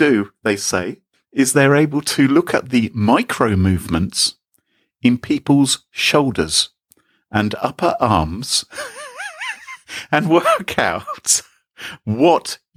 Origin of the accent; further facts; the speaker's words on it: England, United Kingdom; I'm English and technical, so I don't think I could do it.